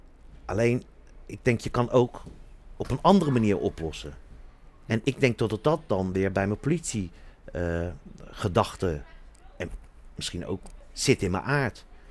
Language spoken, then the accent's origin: Dutch; Netherlands; Ik ben geboren getogen in Nederland.